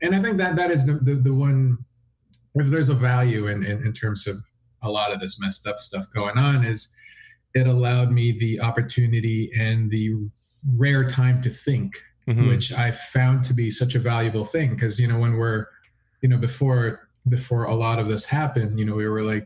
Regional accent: Philippines; obviously my experiences as a child growing up in the Philippines, there's a lot of history there

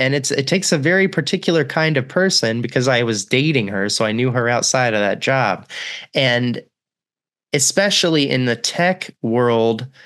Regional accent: Texas, United States; No, I lived there for a long time, but I'm from Texas originally.

